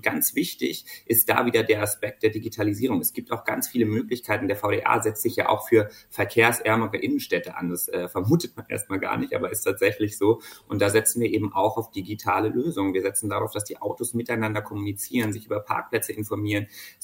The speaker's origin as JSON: {"language": "German", "region": "Rhineland-Palatinate", "country": "Germany", "tie": "born or raised there", "lives_now": "Berlin, Germany", "said": "Ich bin im tiefsten Land, im Westerwald aufgewachsen. Da geht es ohne Auto nicht."}